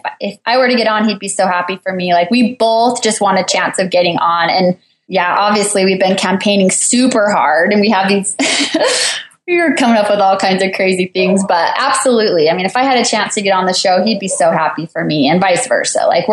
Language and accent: English; Utah, United States; which is so strange because we're both from Utah and I really like Tyson.